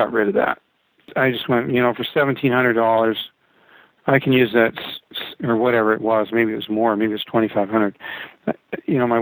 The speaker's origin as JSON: {"language": "English", "country": "Canada", "said": "Go to Canada because I'm from Canada"}